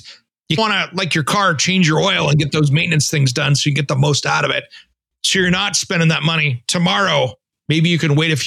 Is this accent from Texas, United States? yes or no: no; Tri-Cities, Washington, United States; I grew up in Eastern Washington, the Tri-Cities, where it could be 110 degrees outside and AC was important.